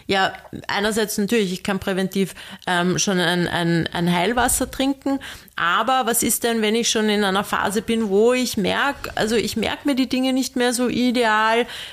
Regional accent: Austria; Aber hier ist die Vorgehensweise bei uns in Österreich so geregelt, dass ein Arzt muss diese mikrodosierte Lithiumtherapie quasi anordnen.

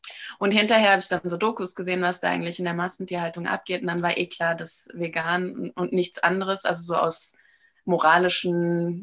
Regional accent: Frankfurt, Hesse, Germany; born there; Also gebürtige Frankfurterin, da muss man ja irgendwie

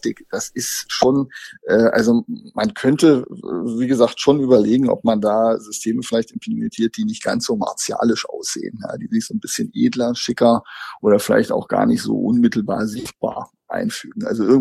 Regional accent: Berlin, Germany; wollen wir als Berliner das?

